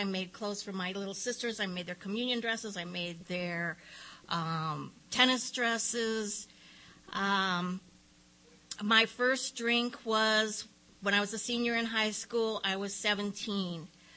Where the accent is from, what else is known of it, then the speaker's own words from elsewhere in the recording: Indianapolis, Indiana, United States; also born or lived in Connecticut; I was born in 1950 in Connecticut, of French-Canadian descent. When I was 9, my dad got transferred to Indianapolis, Indiana. So I grew up there.